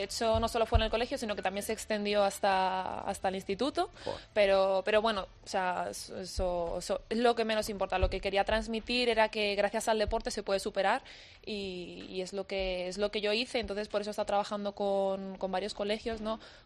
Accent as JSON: {"language": "Spanish", "town": "Villarrobledo", "region": "Castilla-La Mancha", "country": "Spain", "said": "Yo soy de Villarroledo, Albacete."}